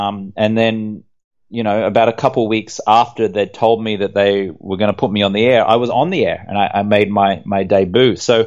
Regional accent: Brisbane, Queensland, Australia; moved away as an adult; also born or lived in London; I grew up in Brisbane in Australia, and you know, I went to an all boys high school

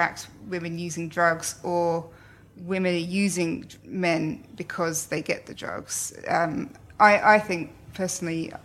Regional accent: Slough, South East England, United Kingdom; now in Australia; I'm a journalist. I grew up in Slough and now I live in Australia.

